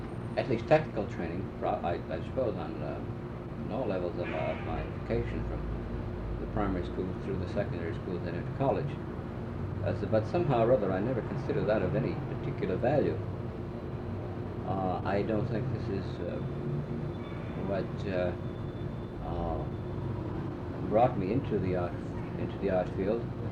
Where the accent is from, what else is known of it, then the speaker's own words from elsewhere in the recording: New Britain, Connecticut, United States; I was born in New Britain, Connecticut, and I went to school there. I went to a parochial primary school